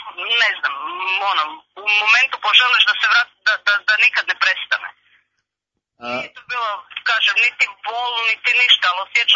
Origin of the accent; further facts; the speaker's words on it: Zagreb, City of Zagreb, Croatia; mislim da je to dovoljno i Zagreba sam.